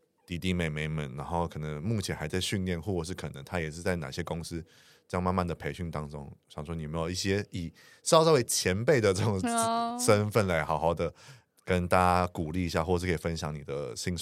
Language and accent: Chinese; Taichung, Taiwan; 所以你也是台中人，跟我一样是台中人呢。